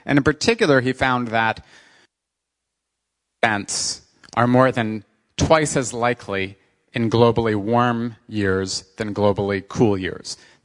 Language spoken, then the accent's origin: English; New York, United States; Since I'm from New York, I'll start with Sandy.